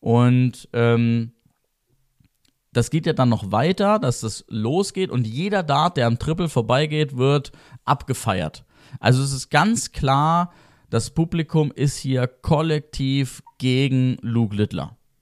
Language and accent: German; England, United Kingdom; als Engländer in England